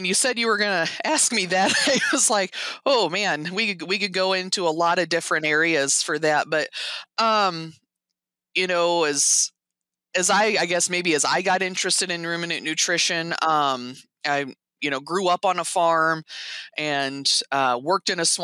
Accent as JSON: {"language": "English", "region": "Indiana", "country": "United States", "lives_now": "Montana, United States", "said": "you know, I'm originally from Indiana. I never would in my life would have thought I would have made it to Montana."}